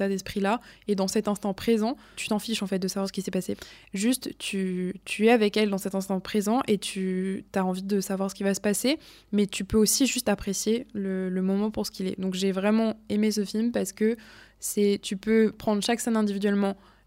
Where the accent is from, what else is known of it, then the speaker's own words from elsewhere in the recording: France; de découvrir ce que j'ai loupé en grandissant en France